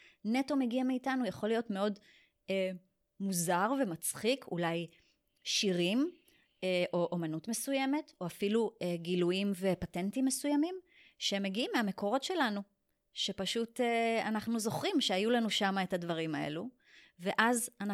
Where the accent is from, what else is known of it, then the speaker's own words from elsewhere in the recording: Tel Aviv, Tel Aviv District, Israel; also born or lived in New York / Rishon LeZion; now in Rehovot, Israel; נולדתי בניו יורק, גדלתי בתל אביב, אחרי זה עברתי לארצות הברית שוב פעם, אחרי זה גרתי בראשון לציון, והיום אני גרה ברחובות.